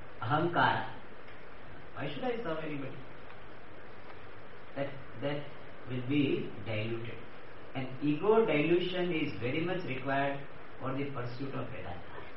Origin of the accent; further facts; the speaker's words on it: South India, India; Guru is from North India suppose, and he likes North Indian dishes. So I am South Indian, so but I serve what he or she likes.